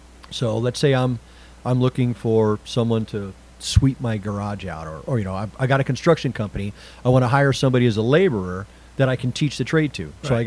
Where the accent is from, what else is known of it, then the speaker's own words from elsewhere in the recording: Colorado, United States; I made the deadline here in Colorado. I was freaking 4 years old in kindergarten.